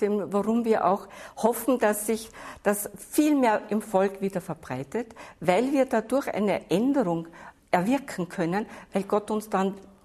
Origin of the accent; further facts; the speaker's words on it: Vienna, Austria; ich bin Wienerin, deshalb weiß ich das auch genau